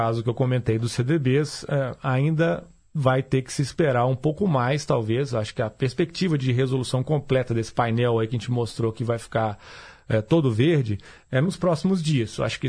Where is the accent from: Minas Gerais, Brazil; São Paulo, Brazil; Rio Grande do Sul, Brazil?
Minas Gerais, Brazil; Nós somos mineiros